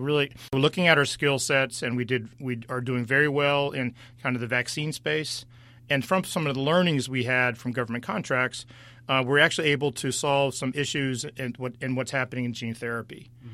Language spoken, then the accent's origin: English; Rockville, Maryland, United States; I'm from Maryland. My roots are here. I actually grew up in the Rockville area.